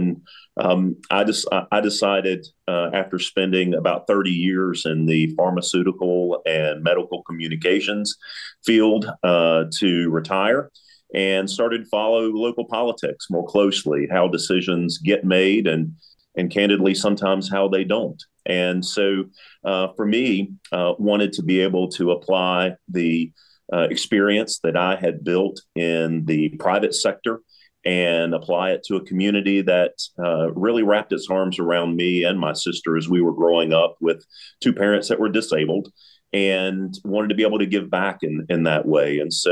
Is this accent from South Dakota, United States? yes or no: no; Lexington, North Carolina, United States; Yeah, actually, I grew up here in Lexington. My folks moved here in 1965.